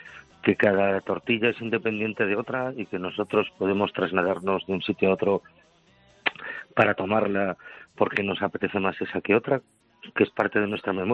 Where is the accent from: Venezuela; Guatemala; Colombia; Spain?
Spain; A Coruña, Galicia; yo me crié en Coruña